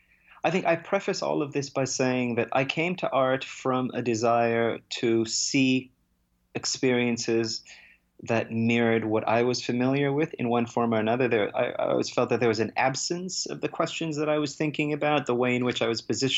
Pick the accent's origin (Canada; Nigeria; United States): Canada; Saskatchewan; having spent a significant part of my life growing up in Saskatchewan. So the landscape, the culture is something that is familiar to me.